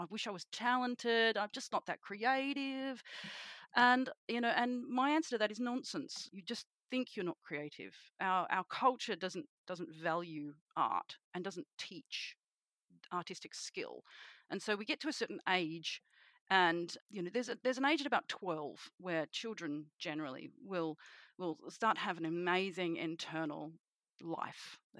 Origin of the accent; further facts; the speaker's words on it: Sydney, New South Wales, Australia; I am a witch from Sydney, Australia